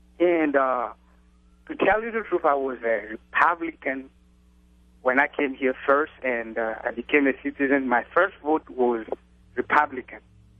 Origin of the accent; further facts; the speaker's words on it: Burkina Faso; English is a second language; now in United States; I'm coming from Africa, and my country, my originated country is Burkina Faso.